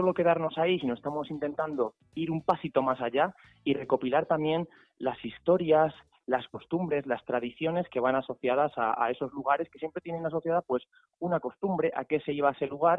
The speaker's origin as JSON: {"language": "Spanish", "town": "Segovia", "region": "Castile and León", "country": "Spain", "said": "varios de los integrantes somos de Segovia, y es verdad que comenzamos en pueblos más pequeñitos de Segovia"}